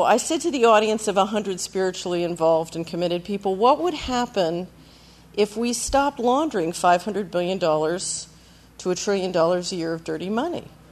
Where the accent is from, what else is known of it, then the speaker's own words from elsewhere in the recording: Philadelphia, Pennsylvania, United States; When I was a little girl, I grew up in Philadelphia.